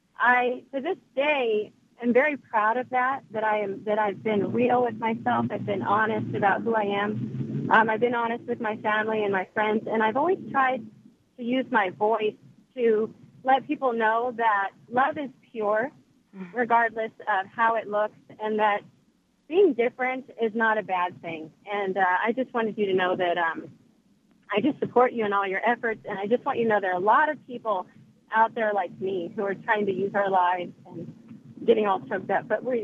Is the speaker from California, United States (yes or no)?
yes; San Diego, California, United States; now in Plano, United States; I live in Plano. And I grew up in San Diego in a very strict Mormon family. And I'm not Mormon anymore.